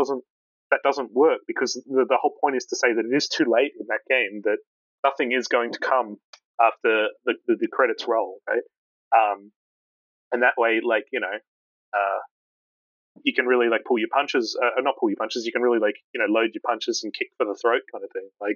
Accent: Tauranga, Bay of Plenty, New Zealand; Yeah, so you know, I'm Maori. I'm from Ngaitarangi, which is where the game like sort of takes place in Tauranga, which is you know, within that tribal boundary.

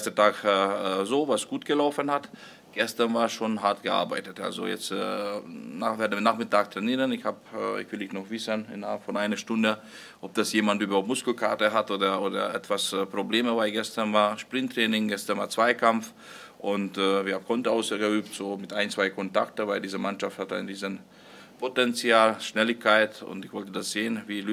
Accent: Hungary; ich komme aus Ungarn, ich komme aus einem Land, wo mal sehr viele Zuschauer waren, dann sehr wenige Zuschauer geworden.

